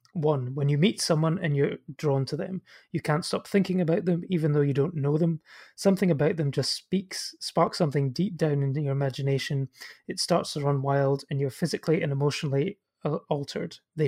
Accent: Scotland, United Kingdom; some of the dialogue for me as a Scot was slightly difficult to understand

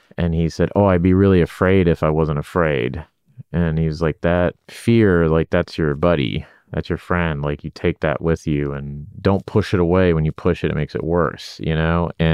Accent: Sacramento, California, United States; We're from Sacramento.

